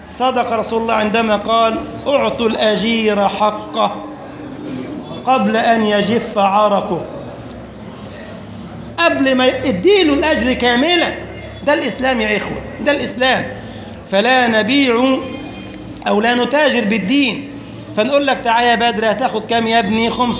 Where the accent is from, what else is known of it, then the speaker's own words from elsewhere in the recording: Giza, Giza Governorate, Egypt; زي صاحبنا كان رجل طيب عندنا في الجيزة